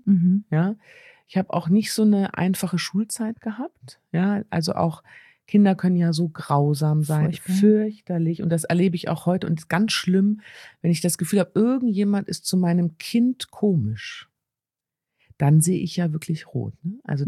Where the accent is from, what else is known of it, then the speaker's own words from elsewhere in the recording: Düsseldorf, North Rhine-Westphalia, Germany; born there; ich komme ja aus Düsseldorf, ne? Gebürtig.